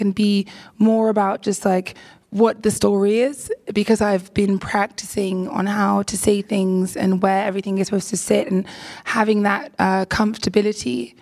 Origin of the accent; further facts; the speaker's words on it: Jamaica; Like, I'm Jamaican. Any Jamaicans in the audience? No. We're in California.